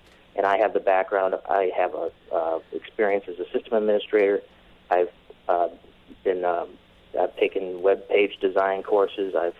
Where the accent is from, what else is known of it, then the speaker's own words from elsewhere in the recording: Neenah, Wisconsin, United States; born there; also born or lived in McFarland; My roots in our state run deep. I was born in Neenah, and my family's from the Fond du Lac area.